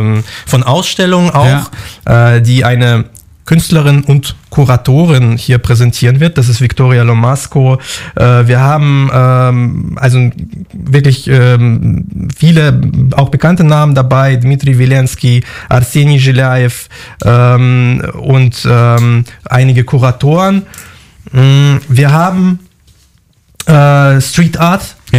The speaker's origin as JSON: {"language": "German", "region": "Moscow", "country": "Russia", "tie": "born or raised there", "second_language": "German", "moved": "yes", "said": "ich bin Russe, bin russischer Staatsbürger, lebe schon seit 10 Jahren hier, aber ich fühle mich natürlich auch sehr verbunden zu Moskau, meiner Heimatstadt, habe da Freunde, Familie"}